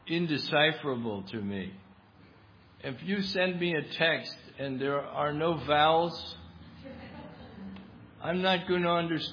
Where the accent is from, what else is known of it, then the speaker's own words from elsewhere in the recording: New Jersey, United States; I grew up in New Jersey, but I have learned something of the Queen's English.